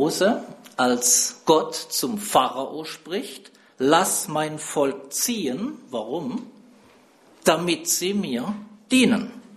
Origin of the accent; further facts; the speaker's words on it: Karlsruhe, Baden-Württemberg, Germany; Ich stamme aus Baden, bin in Karlsruhe geboren, aufgewachsen.